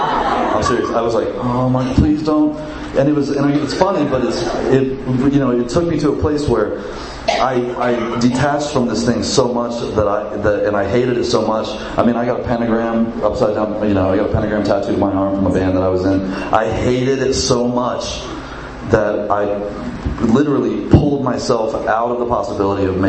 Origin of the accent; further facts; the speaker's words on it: Virginia, United States; I grew up in Virginia, in Northern Virginia.